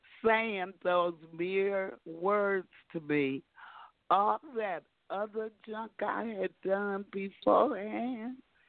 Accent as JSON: {"language": "English", "town": "Rockford", "region": "Illinois", "country": "United States", "said": "I am from Rockford, Illinois"}